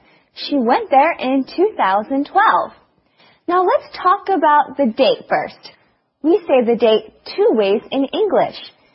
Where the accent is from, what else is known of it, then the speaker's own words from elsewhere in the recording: New Jersey, United States; But some people in America say that I have an accent too, since I'm from New Jersey, but I don't think I have one.